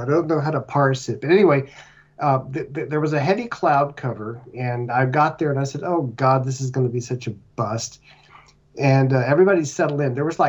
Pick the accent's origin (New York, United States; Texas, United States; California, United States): California, United States; Kernville; two radio pieces about my growing up in Kernville, as you recall.